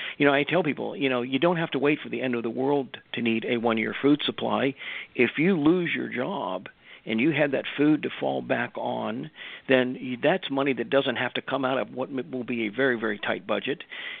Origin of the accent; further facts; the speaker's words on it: Virginia, United States; I grew up on Little Creek Amphibious Base, which is the home of SEAL Team 2. I spent most of my developing years there